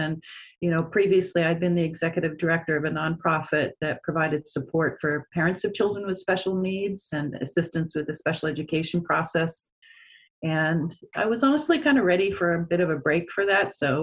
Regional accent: Maine, United States; now in Humboldt, United States; I'm originally from Maine, actually, and I have family roots that go back into the late 1600s there.

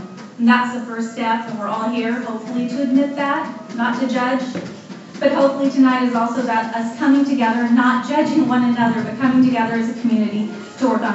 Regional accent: Eureka, California, United States; I live and work in Eureka, which is my hometown.

